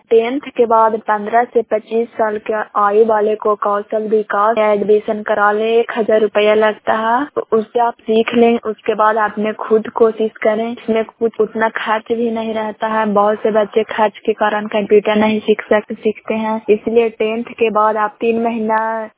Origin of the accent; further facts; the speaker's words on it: Bihar, India; ग्राम शांत, पंचायत शांत, प्रखंड करारपुरसराय, जिला नालंदा की निवासी हूँ।